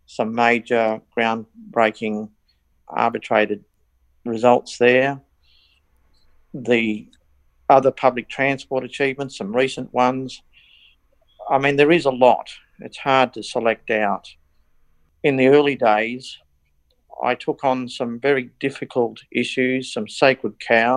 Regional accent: Kurri Kurri, New South Wales, Australia; moved away as an adult; now in Victoria, Australia; I came from the Hunter Valley, the coal fields there at Curry Curry, where I was born in 1963. And then through wanting work, I moved to Victoria.

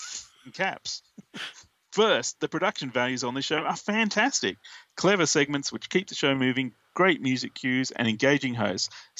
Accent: Australia; It's even better if you're drinking a giant can of Foster's while listening, because we're Australian.

